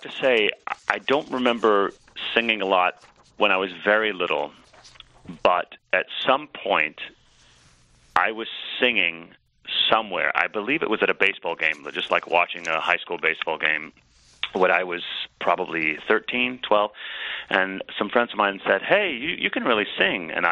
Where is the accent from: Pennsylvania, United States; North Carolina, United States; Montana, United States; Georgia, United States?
North Carolina, United States; Charlotte; it was the three of us and my younger brother, Zach, growing up in Charlotte for many years.